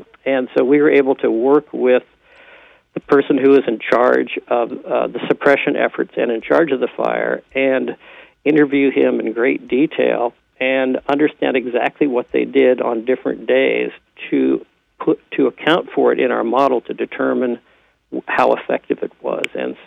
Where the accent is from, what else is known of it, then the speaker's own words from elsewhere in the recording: California, United States; I grew up out in California and have done a lot of work in Northern California and Southern Oregon